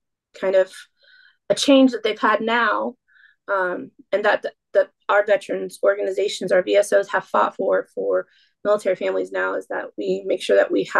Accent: Indiana, United States; I am from originally I'm from Indiana, and I came here to Georgia by the way, the Army.

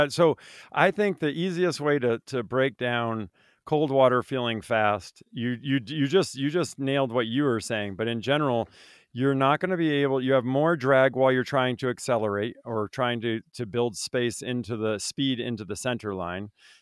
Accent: Vermont, United States; I grew up in Vermont, we would break ice to go free ski in the middle of the lake.

